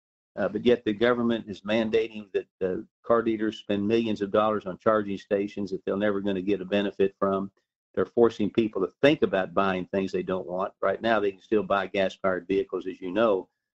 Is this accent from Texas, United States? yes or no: yes; Weatherford, Texas, United States; I'm from Weatherford, Texas.